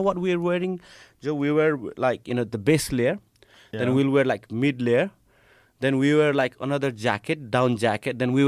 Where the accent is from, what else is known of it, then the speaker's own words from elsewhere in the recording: Nepal; English is a second language; guys, we are from Nepal, very poor country, but let's send a message of unification.